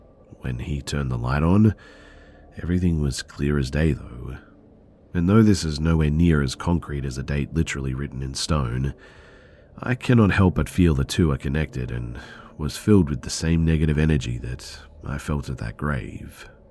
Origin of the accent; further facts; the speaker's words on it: India; I'm from India, so you can Google elevators to find out what I'm talking about